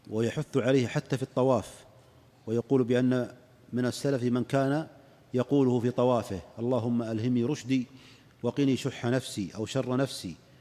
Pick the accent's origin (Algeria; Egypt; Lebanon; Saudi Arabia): Saudi Arabia; عندنا في السعودية